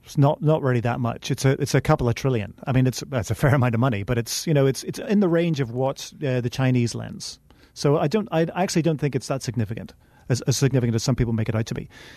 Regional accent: Northern Ireland, United Kingdom; Well, I've been lucky enough to live all around the world, but I'm originally from Northern Ireland, just outside Belfast.

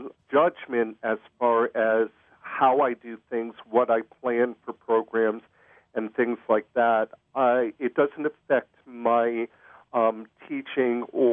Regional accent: Connecticut, United States; also born or lived in Pennsylvania / New Jersey / South Carolina / Ohio; now in Wisconsin, United States; I'm originally from Connecticut, although I'm tail also from Pennsylvania, New Jersey, South Carolina, and Ohio.

